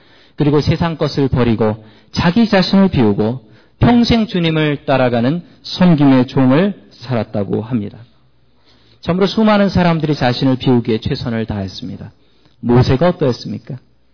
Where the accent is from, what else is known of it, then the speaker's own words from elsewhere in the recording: Seoul, South Korea; 저의 고향은 서울 봉천동입니다. 봉천동에서 참 많이 자랐습니다.